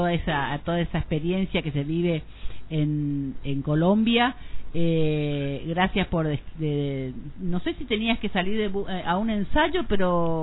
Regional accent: Argentina; me sentía yo orgullosa como mamá, pero además como argentina

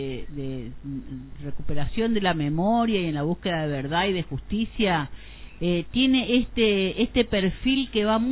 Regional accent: Argentina; me sentía yo orgullosa como mamá, pero además como argentina

